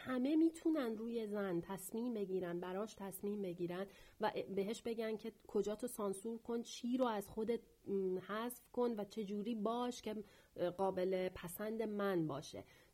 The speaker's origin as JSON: {"language": "Persian", "country": "Iran", "said": "ولی خب ما به عنوان یک ایرانی میدونیم"}